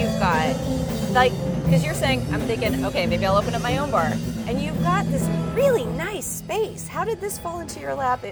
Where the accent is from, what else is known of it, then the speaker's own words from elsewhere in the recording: San Diego, California, United States; I'm from San Diego. We're not that much better.